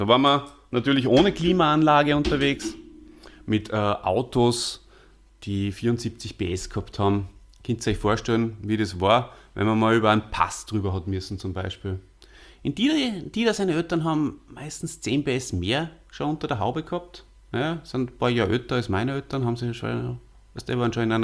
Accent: Salzburg, Austria; Ein waschechter Stierwascher, wie wir Salzburger ja bezeichnet werden.

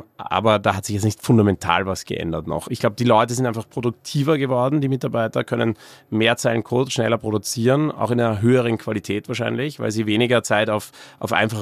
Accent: Austria; now in Berlin, Germany; Ich bin headquartered sozusagen in Berlin. Ich bin auch viel in unserem Office in Wien. Ich bin ursprünglich aus Österreich, bin aber auch ab und zu in Barcelona in unserem Office

